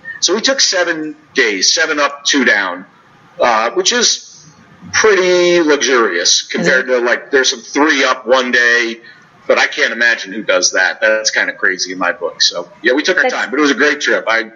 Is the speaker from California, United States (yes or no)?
yes; Saratoga, California, United States; We grew up in Northern California.